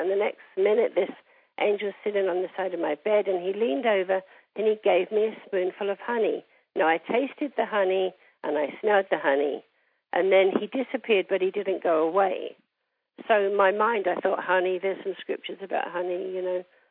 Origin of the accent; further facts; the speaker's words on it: England, United Kingdom; I'm English, so I went and made a cup of tea